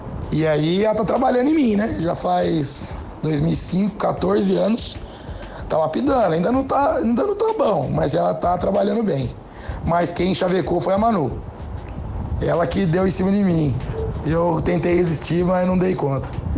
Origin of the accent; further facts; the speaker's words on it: Araraquara, São Paulo, Brazil; Eu sou de Araraquara.